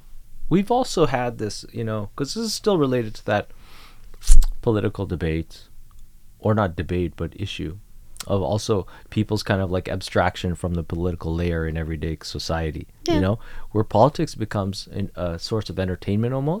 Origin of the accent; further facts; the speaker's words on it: Canada; that's like odd for me as a Canadian.